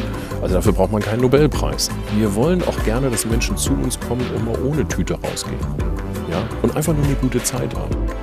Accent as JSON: {"language": "German", "town": "Elmshorn", "region": "Schleswig-Holstein", "country": "Germany", "tie": "born or raised there", "said": "Ja, also ganz genau 20 Kilometer weg in Itzehoe. Das lag, glaube ich, an dem Krankenhaus damals. Ich hatte da keine Mitsprache, aber bin hier in dieser Kleinstadt groß geworden."}